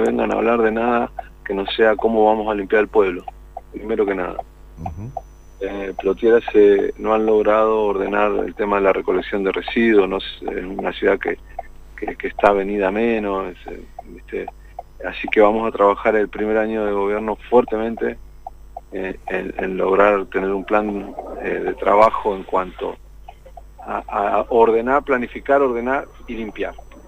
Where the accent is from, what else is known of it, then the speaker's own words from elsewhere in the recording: Argentina; no somos una isla, no somos Kelper, somos argentinos